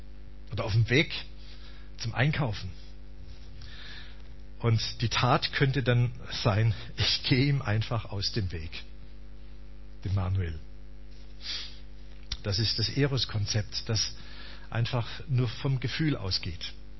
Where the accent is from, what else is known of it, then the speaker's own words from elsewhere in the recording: Baden-Württemberg, Germany; ich bin ja Schwabe eigentlich, ne? Und seit ich im Badischen wohne, das ist schon ziemlich lang